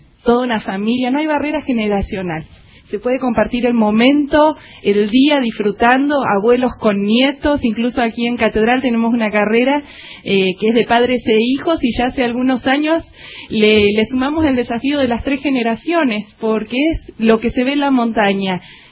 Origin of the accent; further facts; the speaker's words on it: Bariloche, Río Negro, Argentina; Soy barilochense. Soy nacida y criada en Bariloche y trabajando aquí en Catedral Alta Patagonia ya 20 años.